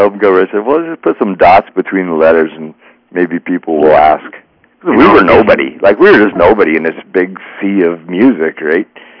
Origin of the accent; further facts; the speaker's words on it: Toronto, Ontario, Canada; moved away; I'm originally from Toronto. And I moved out west in 1980 and traveled all over the States and Western Canada, worked on the circuit.